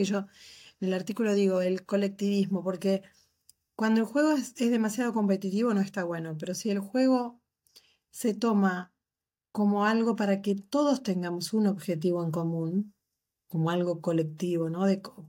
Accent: Adicora, Falcón, Venezuela; yo soy de Adicora

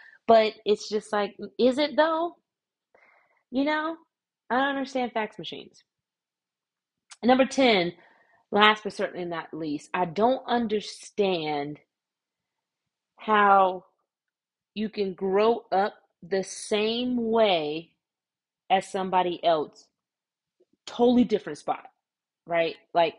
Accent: Georgia, United States; Or, okay, we're in the same United States. I grew up in Georgia.

